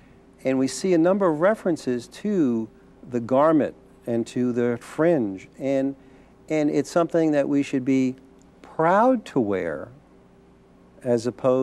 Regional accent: Hilton Head, South Carolina, United States; We see it where I'm from Hilton Head, South Carolina, that there's a renewal

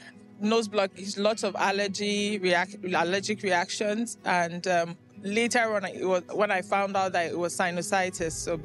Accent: Nigeria; I'm from Nigeria.

